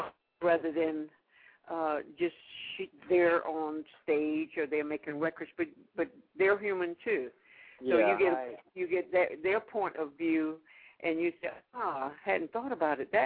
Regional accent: West Coast, United States; while I'm from the West Coast. But I've lived on the East Coast, too.

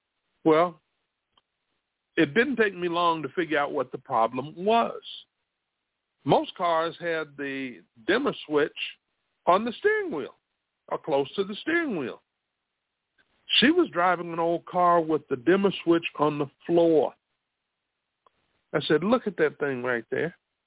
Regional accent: South Carolina, United States; I'm from South Carolina.

